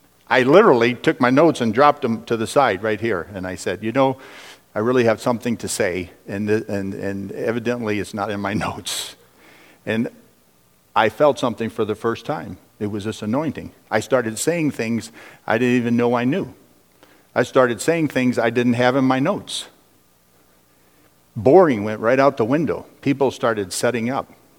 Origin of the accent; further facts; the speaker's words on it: Riverdale, California, United States; At the age of 16, I went from my hometown in Riverdale, California to Mexico on a missions trip.